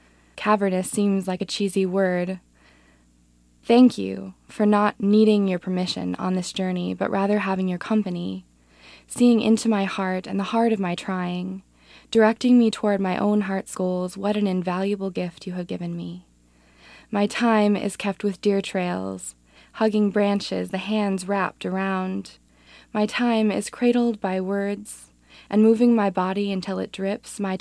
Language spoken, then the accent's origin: English; Duluth, Minnesota, United States; I'm from Duluth, Minnesota.